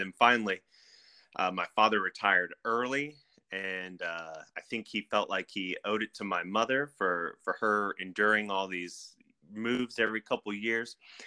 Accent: Indiana, United States; born there; also born or lived in Delaware / New Jersey / Virginia / Georgia; But I was born in Indiana, and I didn't live there long because of my father's job.

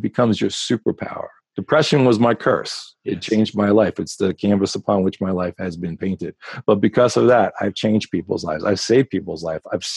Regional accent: New Jersey, United States; I come from New Jersey. We're very honest.

